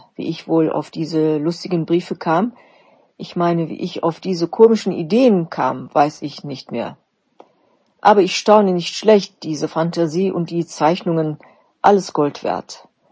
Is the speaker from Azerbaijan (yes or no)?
yes; Baku, Azerbaijan; born or raised there; now in Berlin, Germany